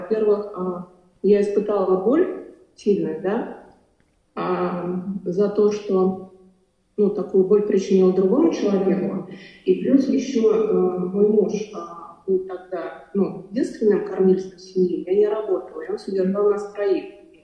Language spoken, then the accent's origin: Russian; Saint Petersburg, Russia; я из Ленинграда.